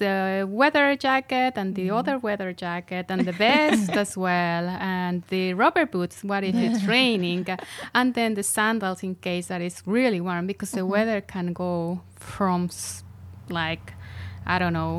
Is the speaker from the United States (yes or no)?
no; Mexico; English is a second language; now in Estonia; So I am from Mexico.